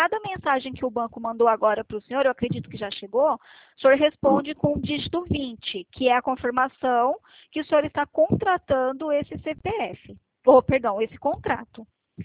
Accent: Sarandi, Paraná, Brazil; Na verdade, eu trabalho em Maringá, mas eu sou de Sarandi, eu estou em Sarandi agora.

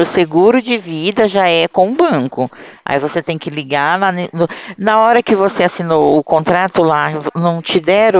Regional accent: São Paulo, Brazil; O meu DDD é 016, porque eu sou do estado de São Paulo, tá?

